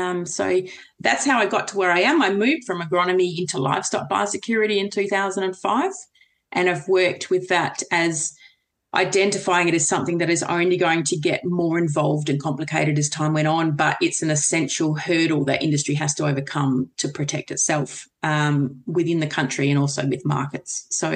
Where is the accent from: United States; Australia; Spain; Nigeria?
Australia; Lake Grace, Western Australia; So I was born in Lake Grace in Western Australia and grew up south of Killarney on the Rabbit Proof Fence Road with three brothers, and I just wanted to be a farmer. I'm a fifth generation Australian farmer.